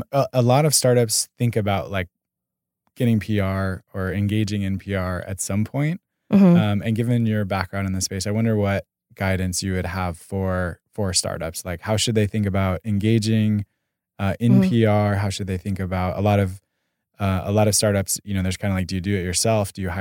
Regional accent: Pasadena, California, United States; I'm also from Pasadena.

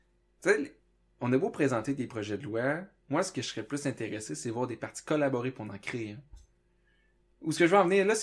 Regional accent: Quebec, Canada; je suis originaire de l'Abitibi.

